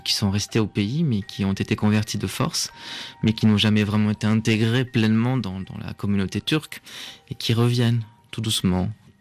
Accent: France; Vraiment, je fais corps avec cette langue, donc oui, je suis de France, je suis d'ici, oui.

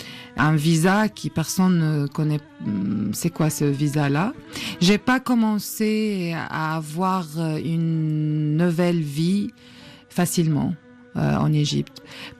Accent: Syria; French is a second language; Oui, je suis arabe, je suis née en Syrie, je suis syrienne, d'origine kurde aussi.

